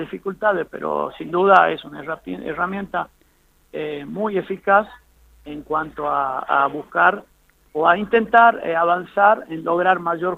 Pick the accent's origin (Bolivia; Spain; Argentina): Argentina